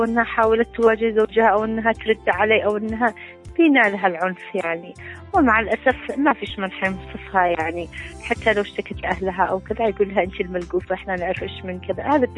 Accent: Yemen; أولا إحنا كشعب يمني لازم أن نقر أن هناك احترام للمرأة

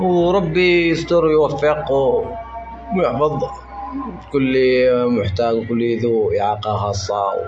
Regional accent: Yemen; نحن كمجتمع يمني ومسلم ومحافظ على أخلاقه

